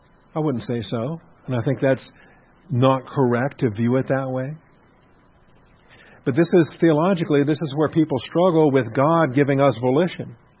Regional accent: Seattle, Washington, United States; I grew up in Seattle, and we sometimes have different words.

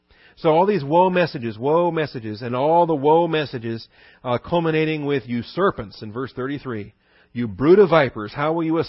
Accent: West Coast, United States; when I was growing up on the West Coast, if you didn't get a good hell or other things like

